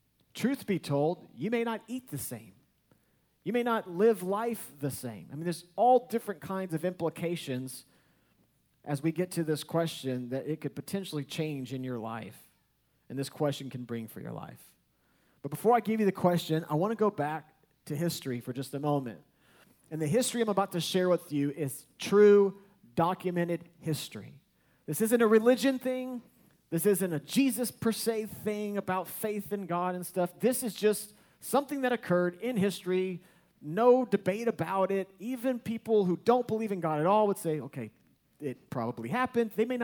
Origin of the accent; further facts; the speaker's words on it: Texas, United States; If I'm from Texas, so that was a pretty common, you know, news article.